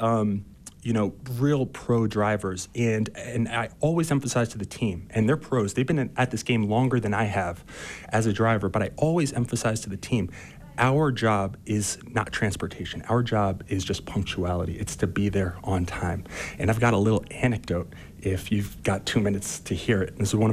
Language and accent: English; New York City, New York, United States; also born or lived in San Francisco; now in Park City, United States; Yeah, so I'm from New York City originally. I spent most of my life there before a brief pit stop in San Francisco.